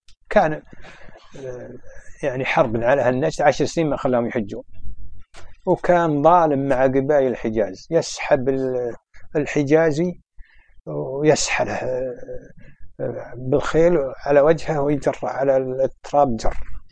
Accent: Kuwait; بعدين ترى الطابع عندنا في الكويت ما هم مطرفين، ليش؟ مطرفون قليل بالحيل بالحيل.

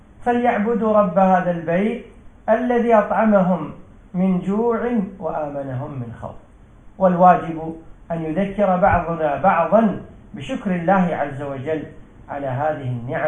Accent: United Arab Emirates; على بلدنا الإمارات خاصة وعلى سائر البلاد

